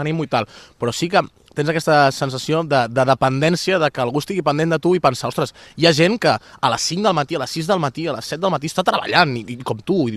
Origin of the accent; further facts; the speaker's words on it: Aragon, Spain; now in Barcelona, Spain; el meu poble és a Osca, està molt lluny, i vaig tornar aquí a Barcelona i vaig dir, ostres, necessito fer ràdio